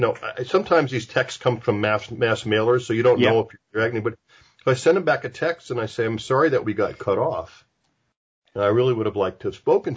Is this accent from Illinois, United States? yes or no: no; Los Angeles, California, United States; I'm from Los Angeles.